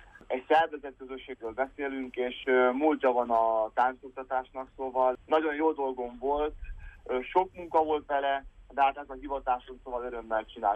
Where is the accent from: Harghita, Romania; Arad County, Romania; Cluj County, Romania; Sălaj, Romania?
Cluj County, Romania; Mera; elkezdtem táncolni otthon Mérában, Mérán nevelkedtem.